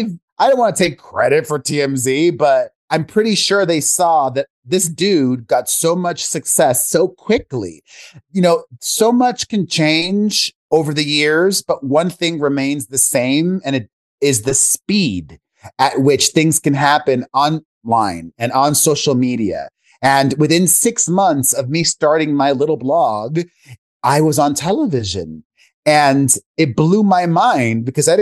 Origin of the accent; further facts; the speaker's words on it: Miami, Florida, United States; I grew up in Miami, Florida, the son of two Cuban immigrants.